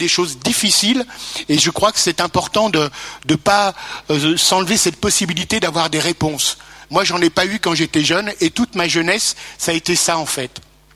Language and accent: French; Lyon, Auvergne-Rhône-Alpes, France; 13 juillet à Lyon. J'ai été baptisé dans une église, l'église Sainte-Croix de Lyon. J'avais un mois. Et puis, et j'ai grandi dans une rue. D'ailleurs, je suis né à l'Hôtel Dieu.